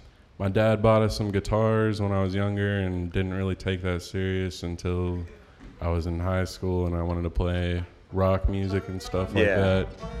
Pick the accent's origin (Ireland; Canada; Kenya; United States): United States; Lexington, Kentucky; Yeah, I'm from Lexington since forever. And I like it here, so haven't left.